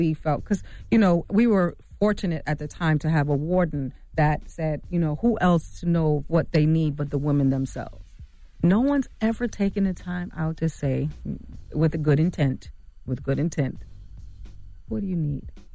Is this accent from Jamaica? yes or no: yes; Jamaica; I was thinking that. You know, I'm Jamaican.